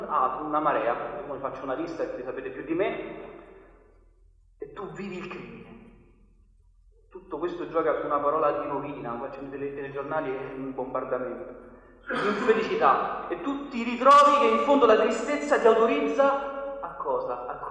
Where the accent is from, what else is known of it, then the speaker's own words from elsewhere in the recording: Rome, Lazio, Italy; io sono di Roma